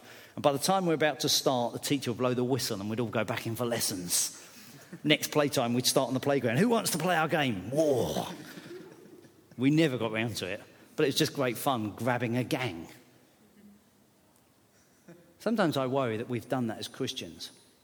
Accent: South East England, United Kingdom; When I was a school kid, I grew up in Sussex, little town, little village.

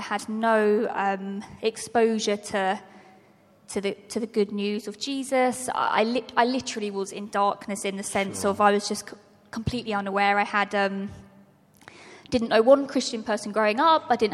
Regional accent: South East England, United Kingdom; now in Cornwall, United Kingdom; originally I'm from Surrey, and me and my husband moved to Cornwall about 5 months ago.

